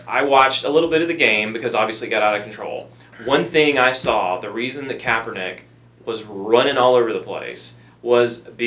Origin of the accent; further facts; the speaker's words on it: Georgia, United States; And so I am from Georgia, which always shocks people, that they're like, oh, wow, you're actually from here.